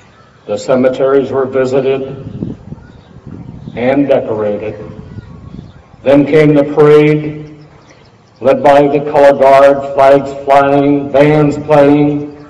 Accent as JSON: {"language": "English", "town": "Erie", "region": "Pennsylvania", "country": "United States", "tie": "born or raised there", "said": "As a youngster growing up in Erie, PA, I vividly recall the activities surrounding Memorial Day."}